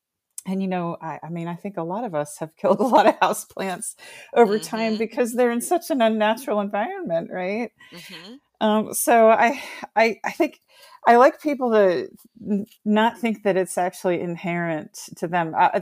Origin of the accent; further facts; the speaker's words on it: Bowie, Maryland, United States; I grew up in Bowie in Prince George's County